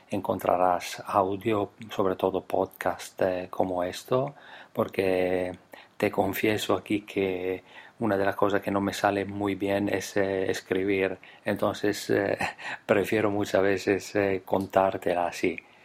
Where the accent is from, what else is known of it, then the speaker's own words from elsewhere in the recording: Italy; Spanish is a second language; now in Spain; Soy italiano, vivo y trabajo en España.